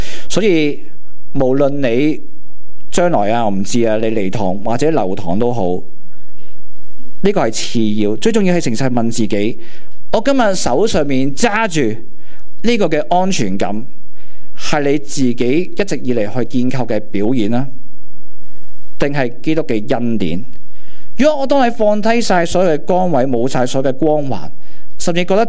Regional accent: Hong Kong; 当然在我们由细在香港长大，生活都讲求什么条件式的接纳啦

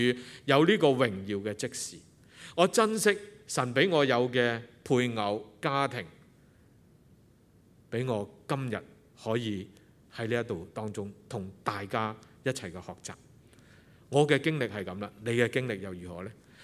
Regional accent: Cha Kwo Ling, Kwun Tong, Hong Kong; 我自己是成长在摩区茶果岭，我不知道有没有人听过

